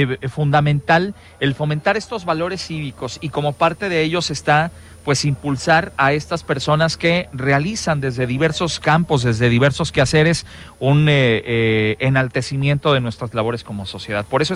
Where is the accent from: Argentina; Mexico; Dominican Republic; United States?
Mexico; además de recuperación de nuestras raíces como mexicanos